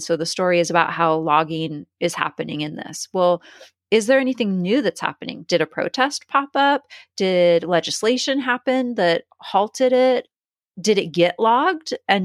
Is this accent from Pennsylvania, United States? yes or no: no; California, United States; born there; I say most excellent. I say rad. I say stoked. I was born on California coast.